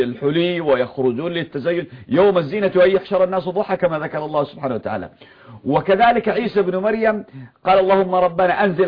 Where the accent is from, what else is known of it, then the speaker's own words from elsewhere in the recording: Yemen; أو عندنا في اليمن